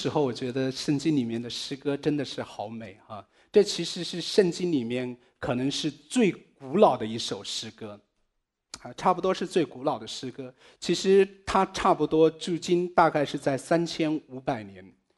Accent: Hubei, China; moved away as an adult; also born or lived in Beijing / Australia; 我出生在湖北我也许小的时候在一个小的乡村里面长大到后来上小学的时候我们去了县城等到我上高中的时候我就去了地区的高中里面在那里念高中，后来我去了北京念大学，在北京8年以后呢，我又到了澳洲，在澳洲待了13年

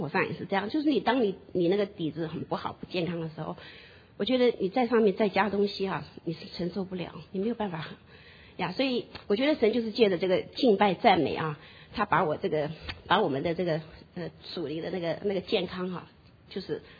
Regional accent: China; 中国人我们中国人不是很喜欢进补嘛

